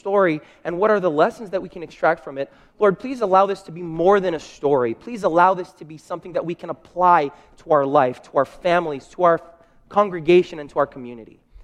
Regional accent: Brazil; I'm from Brazil.

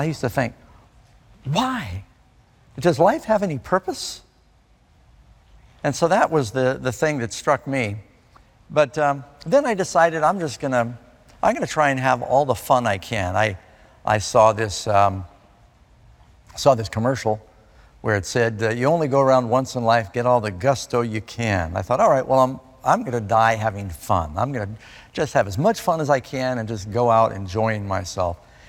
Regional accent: Burbank, California, United States; born there; also born or lived in Miami Beach / New York City; I was born in Burbank, California. And Dad and Mom split. He ended up moving his business to Miami Beach. Mom moved to New York City. My brother and I moved around through these different places.

